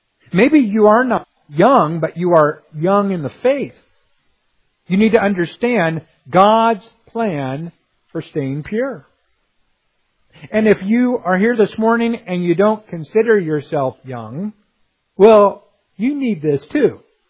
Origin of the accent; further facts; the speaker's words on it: Missouri, United States; it would get dark around 9 o'clock in the summer where I was growing up in Missouri.